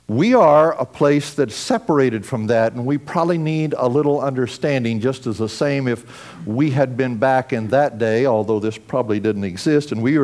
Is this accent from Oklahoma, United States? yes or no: yes; Oklahoma, United States; I grew up in Oklahoma, and immediately you have thought some things about Oklahoma.